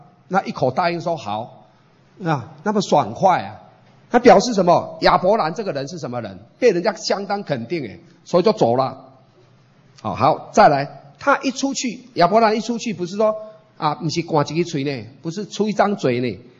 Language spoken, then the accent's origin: Chinese; Taiwan; 不像我们台湾人很多，以前台湾人很多